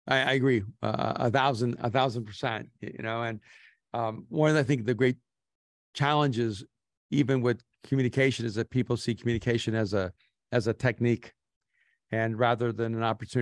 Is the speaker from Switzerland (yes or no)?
no; El Salvador; moved away; I mean, I'm an immigrant from El Salvador. I never knew my real father. My grandparents raised me for the first section of my life.